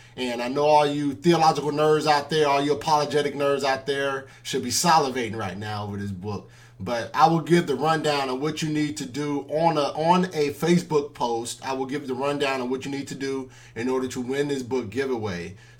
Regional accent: Los Angeles, California, United States; now in Indio, United States; I'm originally from Los Angeles, so, you know, the beach is probably about 15, 20 minutes away from me living in Los Angeles.

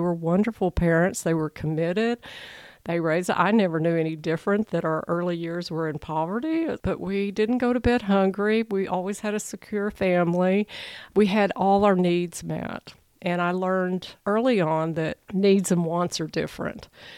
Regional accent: Dallas, Texas, United States; I grew up in Texas, and I lived in the Dallas Metroplex area, suburbs. And I lived at Houston, I lived in Waco, I lived in several different places in Texas.

